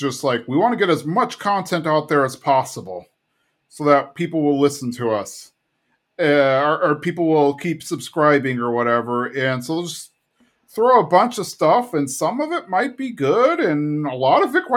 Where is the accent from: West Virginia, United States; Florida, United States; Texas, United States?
Texas, United States; San Antonio; Maybe it's because I grew up in San Antonio, where we only had one professional sports team, the Spurs.